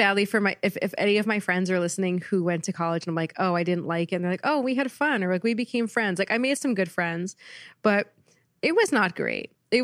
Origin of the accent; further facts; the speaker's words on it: Marlborough, New Jersey, United States; I'm from New Jersey, from suburban New Jersey.